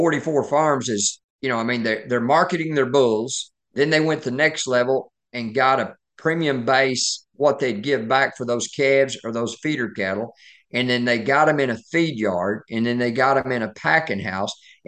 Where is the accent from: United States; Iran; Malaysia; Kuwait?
United States; Oklahoma; I was raised in Southeast Oklahoma, and we run crossbred cows. That's what fits that rough country.